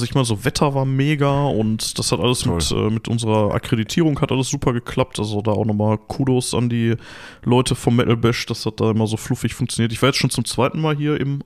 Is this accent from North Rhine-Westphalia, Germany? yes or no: yes; Gladbeck, North Rhine-Westphalia, Germany; Gut, ich bin jetzt auch schon ewig raus aus Gladbeck.